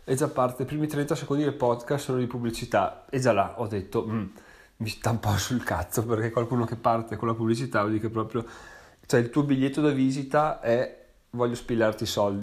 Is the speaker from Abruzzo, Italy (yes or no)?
no; Veneto, Italy; accent: Venetian; vi ha preso in qualche modo la mia cadenza veneta